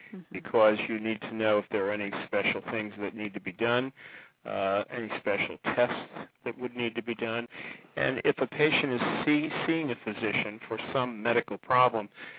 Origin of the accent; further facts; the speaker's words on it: Ohio, United States; moved away as an adult; I came from Ohio about 35 years ago. Uh-huh. That's where I was born and raised, but I'm working in central New Jersey near Asbury Park